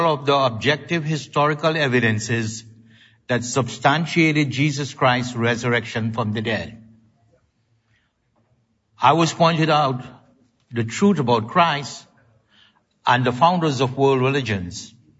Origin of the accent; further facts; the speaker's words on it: Trinidad & Tobago; in my home country in Trinidad in the West Indies